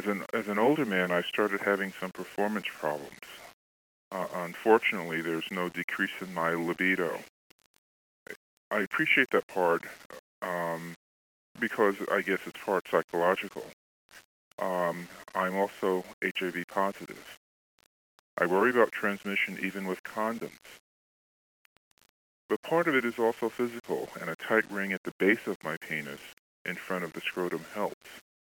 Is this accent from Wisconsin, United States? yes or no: no; California, United States; I'm 54. I'm a guy, and I'm from California.